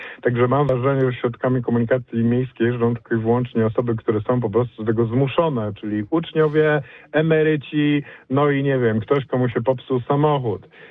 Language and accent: Polish; Poznań, Greater Poland Voivodeship, Poland; jako rodowity poznaniak z bólem serca muszę stwierdzić